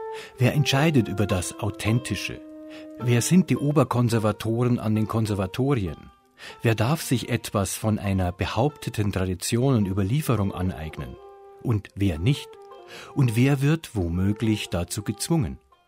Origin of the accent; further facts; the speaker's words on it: Munich, Bavaria, Germany; Ich bin ja ein Münchner, ein geborener Münchner.